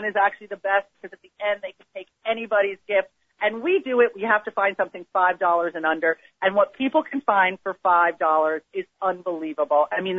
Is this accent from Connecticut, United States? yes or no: yes; Greenwich, Connecticut, United States; I have never not been in the house where I grew up in Greenwich, Connecticut on Christmas Day.